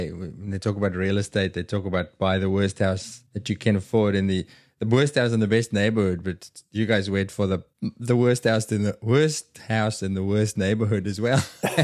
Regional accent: South Africa; See, because I'm from South Africa, that's so notoriously heavy on the crime and the violence stuff.

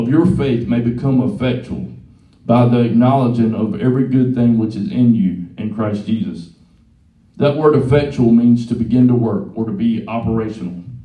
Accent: the South, United States; How do you say it? Philemon. I'm from the South.

